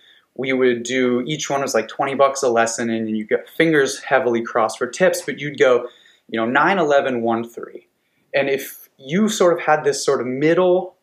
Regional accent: Vermont, United States; now in San Diego, United States; So I grew up in Vermont, snowboarding, came to San Diego. When you come here, you learn to surf.

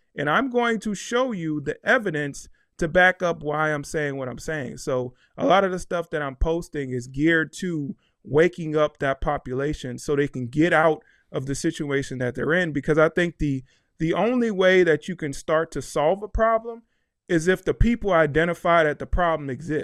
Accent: New Orleans, Louisiana, United States; Well, I'll start out by saying I come from New Orleans. I come from a pretty rough area, and I used to see a lot where I come from.

